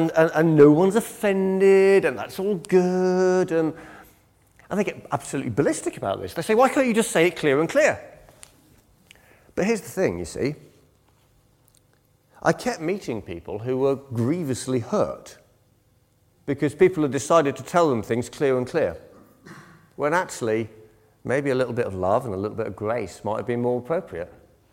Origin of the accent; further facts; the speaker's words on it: Belgium; now in United Kingdom; I grew up in Belgium, which is why I wave my hands a lot, because that's what everyone over there does.